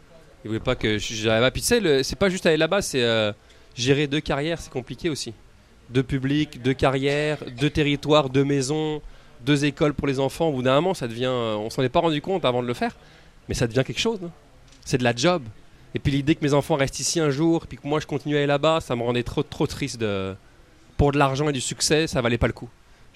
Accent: Quebec, Canada; parce qu'en tant que Québécois, je pense qu'on ne sait pas comment les autres gens sont

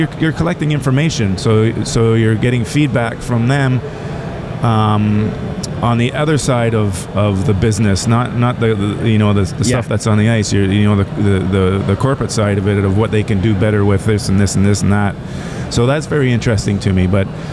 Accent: Toronto, Ontario, Canada; where I grew up in Toronto

